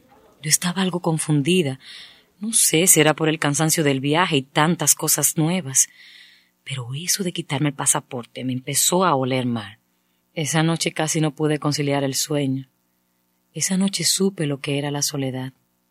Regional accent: Dominican Republic; De República Dominicana.

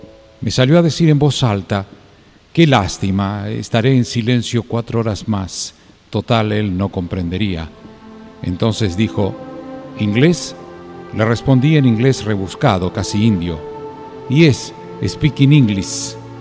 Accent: Chile; moved away as an adult; Soy chilena y he vivido lejos de ella desde los 18 años.

